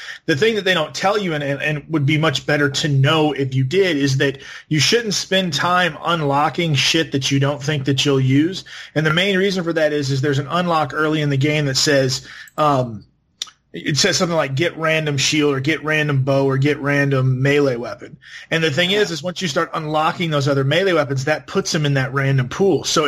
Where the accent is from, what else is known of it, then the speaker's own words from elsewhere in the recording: Georgia, United States; Right, and so, I'm from Georgia. We don't have seasons here. It's hot as fuck all the time, or it's snowing.